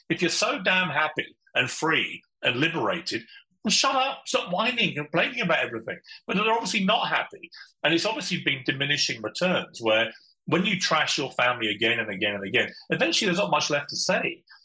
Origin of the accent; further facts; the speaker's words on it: South East England, United Kingdom; I come from Sussex, which is a county in the south of England.